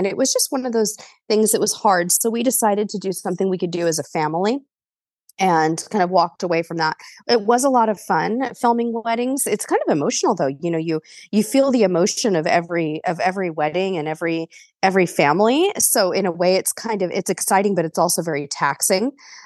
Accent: California, United States; now in Texas, United States; Well, I am originally from California, spent my whole life in various areas of California. And just last year, my family and I bought a farmhouse and relocated to Texas.

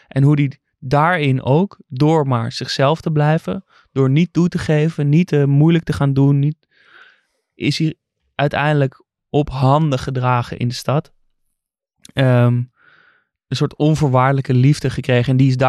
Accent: Amsterdam, North Holland, Netherlands; Dus natuurlijk gekleurd omdat ik uit Amsterdam kom.

